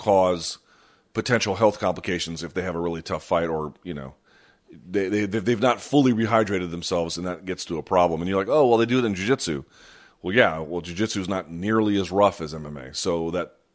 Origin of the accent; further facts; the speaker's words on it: New Delhi, Delhi, India; born there; But, yes, I was born in New Delhi, India. My sister was born in Beirut, and my brother was born in Paris. All of us, all over the world.